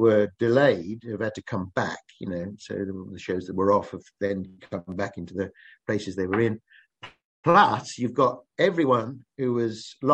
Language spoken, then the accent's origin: English; South East England, United Kingdom; I'm from Kent